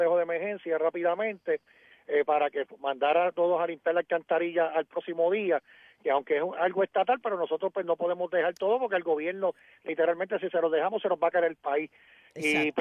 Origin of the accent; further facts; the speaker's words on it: San Sebastián, Puerto Rico; y en especial a mi pueblo de San Sebastián de la Vega del Pepino.